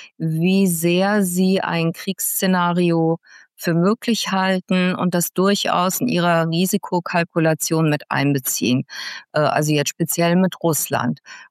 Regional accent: Mönchengladbach, North Rhine-Westphalia, Germany; In Mönchengladbach, wo ich aufgewachsen bin, da weiß ich noch, im Parkhaus gab es so Betten oben an der Decke

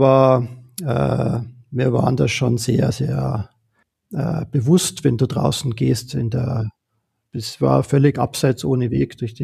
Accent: Bavaria, Germany; ich bin ja im Berchtesgadener Land aufgewachsen. Direkt in den Bergen von klein auf war ich eigentlich dort in den Bergen unterwegs.

